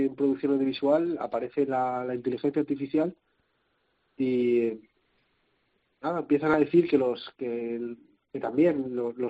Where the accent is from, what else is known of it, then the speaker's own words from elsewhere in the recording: Valencia, Valencian Community, Spain; Yo soy de Valencia, ¿no?